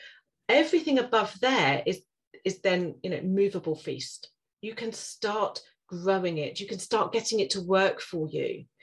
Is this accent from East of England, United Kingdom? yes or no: yes; East of England, United Kingdom; I have lived here all my life. So I am, you know, I'm from Norfolk in the UK, and I'm Norfolk through and through. I'm a Norfolk girl, born and bred.